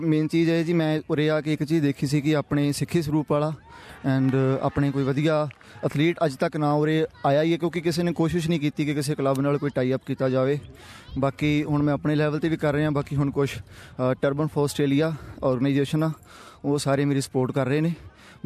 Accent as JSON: {"language": "Punjabi", "town": "Batala", "region": "Punjab", "country": "India", "said": "ਜੀ ਮੈਂ ਗੁਰਦਾਸਪੁਰ ਬਟਾਲੇ ਤੋਂ ਬਿਲੋਂਗ ਕਰਦਾ ਜੀ।"}